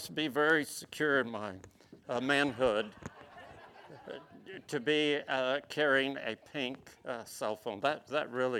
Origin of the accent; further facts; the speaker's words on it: Isleta, Texas, United States; I'm a real Texas Jewish cowboy. I grew up on the Fort Quitman Land and Cattle Company Ranch. It was about 60 miles southwest of El Paso. Grew up in a little town in El Paso also by the name of Isleta.